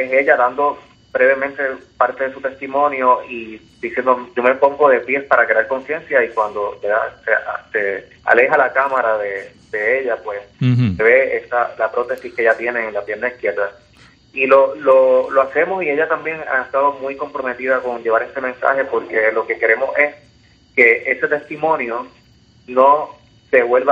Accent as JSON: {"language": "Spanish", "country": "Puerto Rico", "said": "Y nosotros como puertorriqueños nos tenemos que sentir orgullosos de eso"}